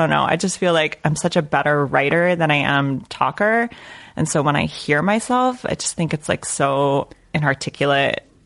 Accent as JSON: {"language": "English", "town": "El Paso", "region": "Texas", "country": "United States", "said": "I'm from El Paso, Texas."}